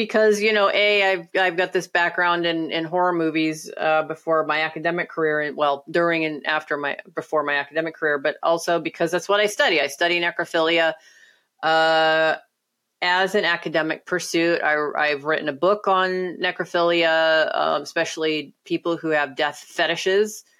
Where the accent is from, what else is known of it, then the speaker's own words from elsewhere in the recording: Germany; English is a second language; now in United States; So growing up in German culture, shame is not a part of what, you know, coming of age and so forth. Shame, I know over here in the United States, there's a lot of shame around sexuality.